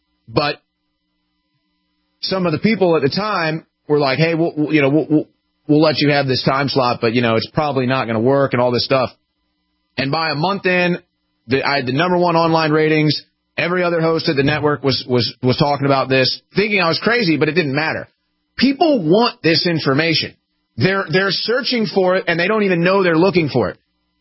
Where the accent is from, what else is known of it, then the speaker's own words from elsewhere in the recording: St. Louis, Missouri, United States; I'm from St. Louis, Missouri